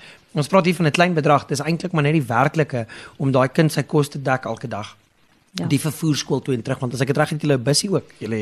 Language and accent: Afrikaans; Danville, Gauteng, South Africa; Ek kom self van Danville af